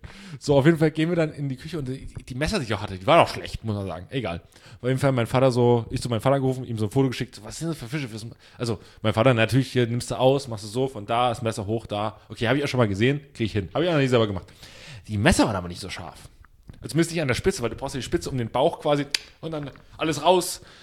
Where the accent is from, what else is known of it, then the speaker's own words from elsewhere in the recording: Pulsnitz, Saxony, Germany; Wir waren in der Kneipe bei mir in meiner Heimatstadt in Pulsnitz.